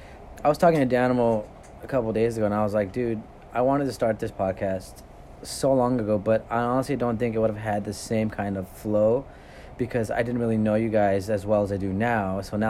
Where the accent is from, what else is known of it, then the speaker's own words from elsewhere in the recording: West Coast, United States; East Coast living. You know what? I am glad I grew up on the West Coast.